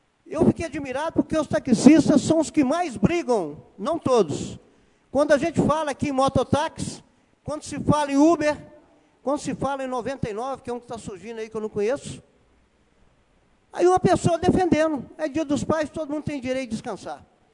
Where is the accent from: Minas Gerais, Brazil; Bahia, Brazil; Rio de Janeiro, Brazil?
Minas Gerais, Brazil; Itabirito; Como cidadão, como vereador, como nascido e criado em Itabirito.